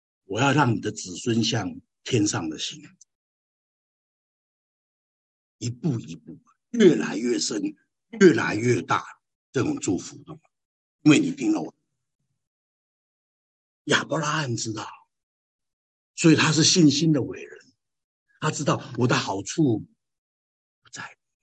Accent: China; 哎，你说那，我们中国人不这样的，我们中国人不是这样的

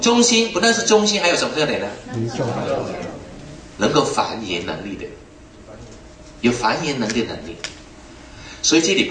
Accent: China; 希望我们中国人可以听教，可以继续成为一个宣教的中国

